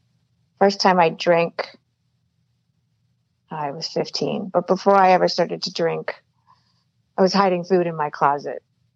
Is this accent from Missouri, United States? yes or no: no; Los Angeles, California, United States; also born or lived in New York City; I was born in New York City, and at 6 months of age, I moved to Los Angeles, California. I say that because those are two big cities.